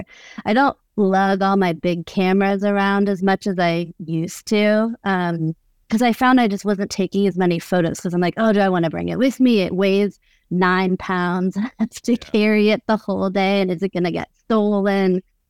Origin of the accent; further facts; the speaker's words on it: Los Angeles, California, United States; I guess I grew up in Los Angeles, and at 16, I started telling people I was a photographer